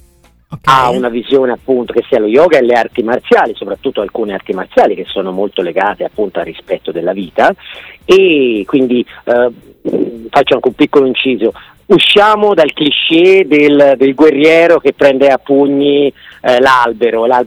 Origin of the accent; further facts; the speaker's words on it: Pistoia, Tuscany, Italy; io sono di Pistoia di origine